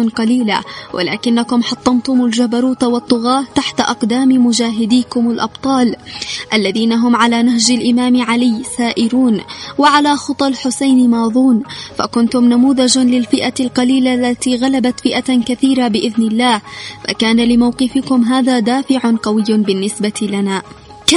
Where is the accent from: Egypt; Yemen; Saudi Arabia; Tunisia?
Yemen; نقول له من اليمن